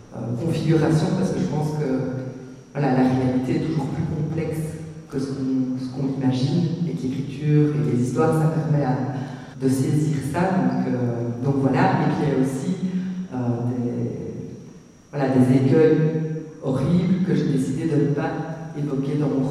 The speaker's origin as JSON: {"language": "French", "country": "Belgium", "said": "moi, comme on l'a dit, je suis belge, hein, mais ça fonctionne plus ou moins de la même manière"}